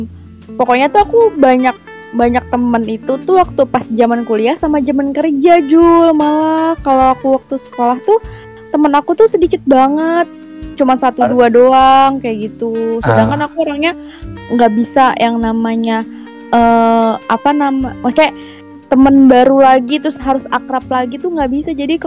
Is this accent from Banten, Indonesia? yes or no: yes; Tangerang, Banten, Indonesia; aku kan asli Tangerang nih. Pasti aku tuh SD sampai SMA itu di Tangerang terus, enggak pernah keluar dari kota itu. Nah, pas kuliah nyoba merantau ke Serang.